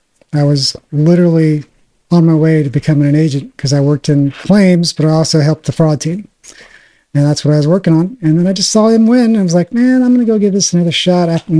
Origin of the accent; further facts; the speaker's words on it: Austin, Texas, United States; And it was in Dallas. I'm from Austin. I stayed in Texas, Cowboys, Stars, all that stuff, Rangers. I wanted to stay in Texas.